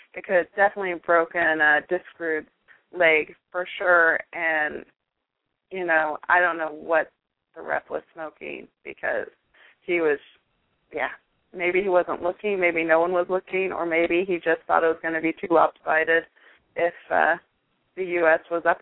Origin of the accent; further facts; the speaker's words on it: United States; for me as an American, I laugh at Mexico being below the mark.